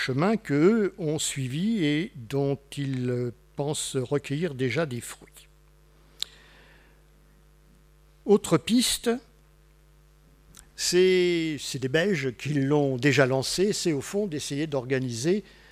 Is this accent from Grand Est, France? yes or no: yes; Grand Est, France; Non, pas du tout, je suis alsacien.